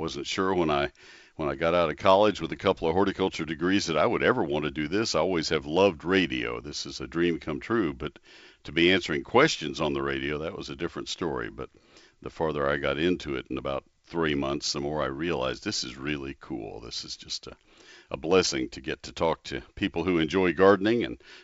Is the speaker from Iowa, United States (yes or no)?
no; Texas, United States; And then came back to Texas. I grew up in Texas